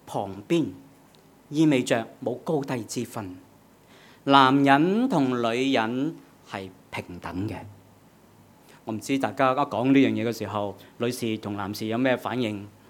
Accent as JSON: {"language": "Chinese", "country": "China", "said": "我们中国人所说的成家呢，是指成家立室。"}